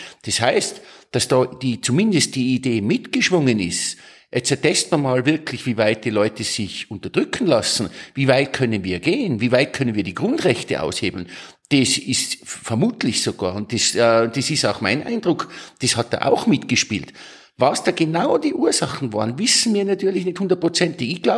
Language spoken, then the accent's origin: German; Tyrol, Austria; Und jetzt sage ich es ganz offen als Tiroler.